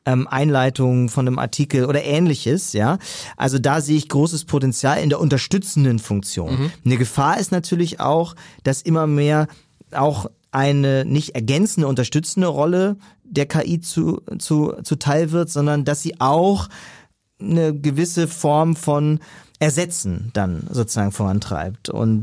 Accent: Ratzeburg, Schleswig-Holstein, Germany; ich komme ursprünglich aus Ratzeburg, von daher, also wir sind hier im Norden.

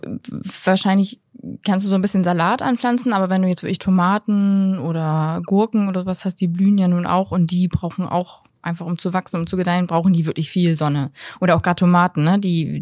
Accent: Bremen, Germany; ich komme aus Bremen und bei uns sagt man irgendwie Grünmarkt.

